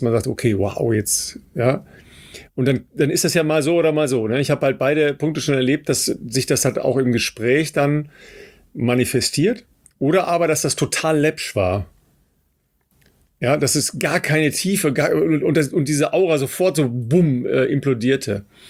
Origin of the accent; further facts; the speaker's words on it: Germany; Und wir als Deutsche neigen ja dazu, dann gleich so eine moralische Ebene einzuziehen